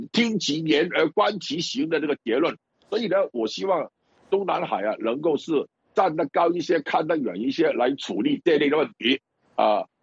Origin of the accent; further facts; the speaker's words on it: Hong Kong; 因此呢，我们香港人就当然是希望在维护国家安全方面和这个维护基本法赋予港人的各种自由和权利之间取得平衡